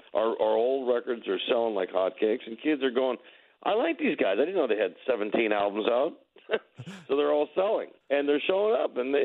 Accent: North Hollywood, California, United States; And, like, we're from North Hollywood, dude.

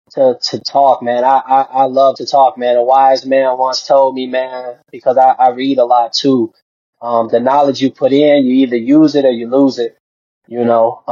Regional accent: Detroit, Michigan, United States; because I come from Detroit, man. I'm from Detroit. And, mm-hmm. You know, Detroit has its own unique sound.

